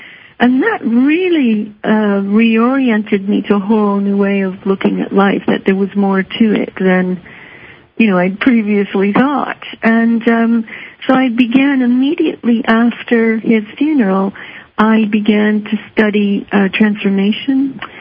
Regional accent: Ontario, Canada; moved away as an adult; also born or lived in United States; now in United Kingdom; Yes, I'm from Ontario, just a little bit south of Ottawa, actually. That's where I grew up, and then I worked in Toronto and Ottawa, and then moved to the States for 7 years, and I've now been in the UK for 11 years

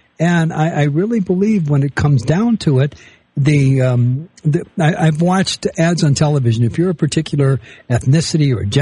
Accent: United States; I'll give you what my personal definition of an American is, because I'm an American. I love my country.

